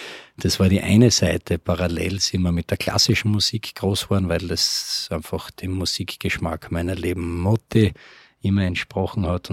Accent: Graz, Styria, Austria; Die haben sich in Graz kennengelernt und somit sind wir eigentlich in Graz groß geworden, waren aber an den Wochenenden und in den Ferien immer am Land

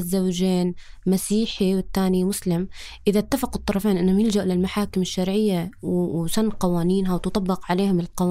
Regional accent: Jordan; وإحنا بمجتمع أردني عارفين وشايفين

